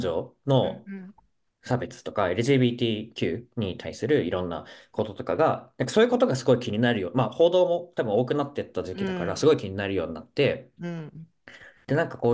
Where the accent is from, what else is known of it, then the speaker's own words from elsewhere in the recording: Saitama, Japan; 私、埼玉県出身なので